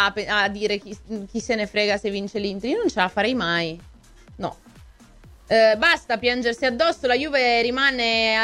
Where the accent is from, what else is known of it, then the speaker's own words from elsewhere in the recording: Piedmont, Italy; noi siamo super, cioè siamo proprio piemontesi